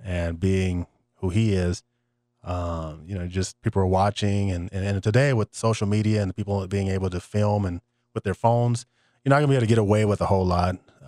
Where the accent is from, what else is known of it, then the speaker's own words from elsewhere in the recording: Los Angeles, California, United States; I was from Los Angeles, so I pretty much knew.